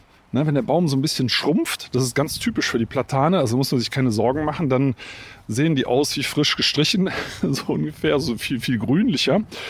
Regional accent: Germany; Zumindest bei uns in der Eifel nicht.

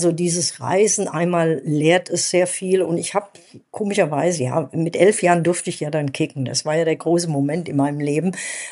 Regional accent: Dietzenbach, Hesse, Germany; born there; dadurch, dass du mit dem Fußball ja schon mal außerhalb deines Dietzenbach, wo ich geboren bin, rauskommst

